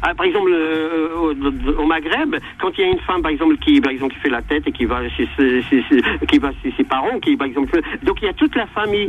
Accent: Morocco; moi, donc, moi, je suis marocain.

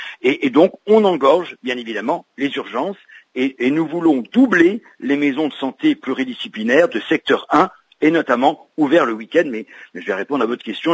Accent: Paris, Île-de-France, France; je suis né à Paris, donc je suis un vrai Parisien.

